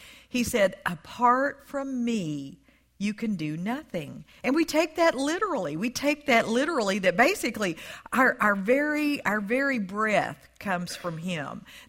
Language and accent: English; Texas, United States; accent: Texas; I was raised in Texas. And you may can tell from my accent, it's not Ohio.